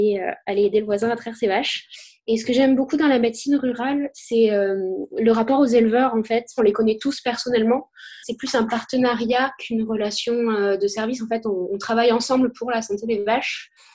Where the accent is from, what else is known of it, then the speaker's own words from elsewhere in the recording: Occitanie, France; J'ai 24 ans. Je viens d'Aveyron à la base, donc plutôt milieu rural, et j'allais en fait aider à traire les vaches le week-end à 6h du mat.